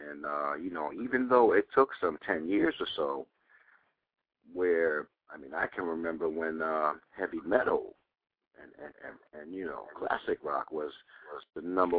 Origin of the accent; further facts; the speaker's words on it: Boston, Massachusetts, United States; moved away as an adult; I was born in Mass General Hospital. Grew up in Dorchester and Jamaica Plain. And, you know, I think I was about 23 when I left.